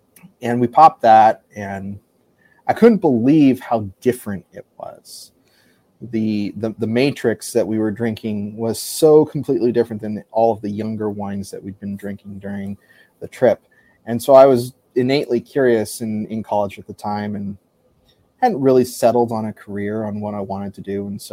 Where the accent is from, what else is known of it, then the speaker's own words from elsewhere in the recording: California, United States; I grew up in California and I went to Napa Valley for my 21st birthday.